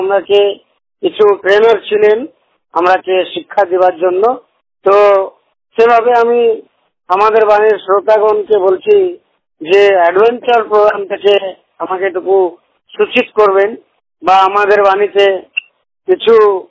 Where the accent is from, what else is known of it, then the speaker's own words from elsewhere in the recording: Dandu, Jharkhand, India; আমার গ্রাম হলো ডান্ডু, পঞ্চায়েত গোবিন্দপুর, প্রখণ্ড রাজনগর, জেলা সরাইকেলা খরসওয়া।